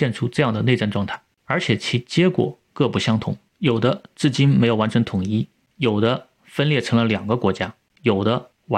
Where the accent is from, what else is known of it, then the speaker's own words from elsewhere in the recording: China; 我最后想说一点，我作为一个中国人为什么会对这段历史比较感兴趣呢